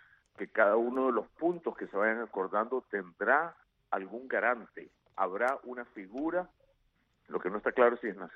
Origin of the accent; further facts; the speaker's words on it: Nicaragua; lo que está pasando en mi país, Nicaragua.